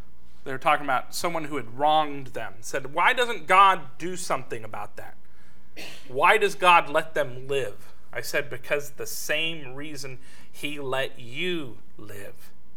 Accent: Los Angeles, California, United States; When I was growing up in California, the days I liked best was when it had rained really hard and then the sun came out afterwards.

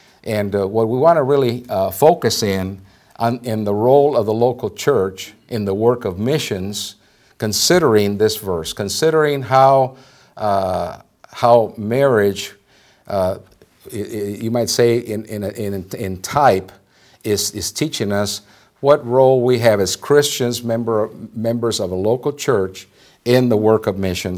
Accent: Texas, United States; born there; now in Indianapolis, United States; because we're not originally from Indiana. I was born in Texas.

